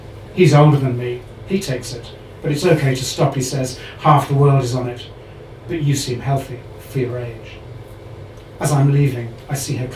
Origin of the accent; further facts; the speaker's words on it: England, United Kingdom; I'm English